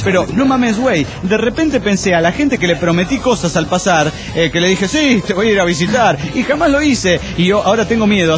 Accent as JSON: {"language": "Spanish", "town": "Necochea", "region": "Buenos Aires Province", "country": "Argentina", "said": "ya les dije anteriormente que soy de Necochea, Argentina, provincia de Buenos Aires. En este fucking pueblo donde nunca pasa nada y poco interesante"}